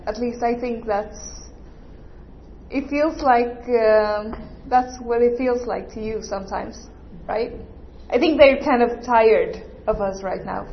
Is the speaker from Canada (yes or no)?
no; Sweden; me and Karin, we are from Sweden. And I guess you can say that the fact that I was 5 years old in 93 and that I come from Sweden